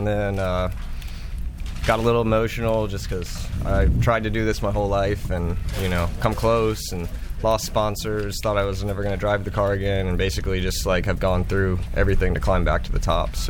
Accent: California, United States; born there; I was born out in Southern California in the epicenter of drag racing, and my family did it, built their own cars in their house in California and Inglewood and Laverne

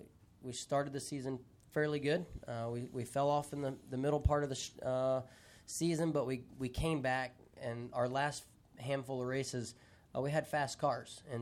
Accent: Mississippi, United States; I love my home state. You know, I got a lot of supporters there.

